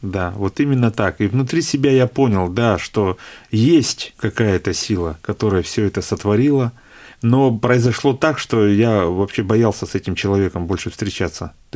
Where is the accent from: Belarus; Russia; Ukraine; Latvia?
Russia; Kurgan, Kurgan Oblast; Но еще сам я из Кургана, в Кургане еще я числюсь, вот.